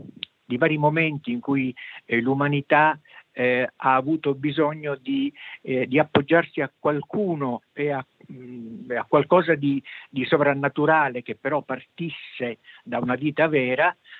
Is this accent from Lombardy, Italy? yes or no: no; Sicily, Italy; now in Imola, Italy; Enzo ed io siamo siciliani, anche se viviamo ormai da moltissimo tempo, da quasi 50 anni a Imola, però non abbiamo mai abbandonato le nostre radici.